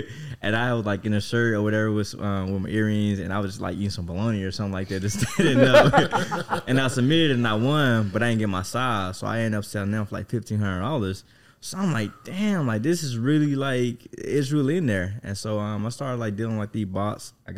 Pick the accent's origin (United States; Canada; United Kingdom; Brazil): United States; Mississippi; Because it pretty much started when I moved over to Texas. Because, like, I'm from Mississippi, as everyone probably know by now.